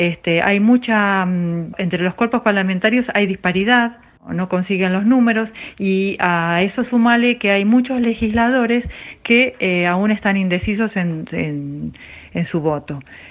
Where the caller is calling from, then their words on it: Argentina; desde Argentina, y quería comentarte sobre el tema del aborto en nuestro país.